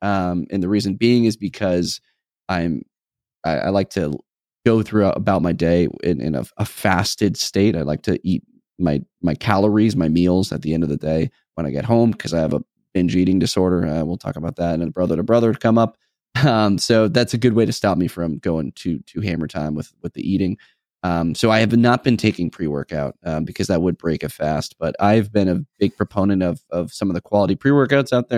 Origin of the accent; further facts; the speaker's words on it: New England, United States; We're from New England, New Hampshire track, not Ohio, you know, Texas or whatever.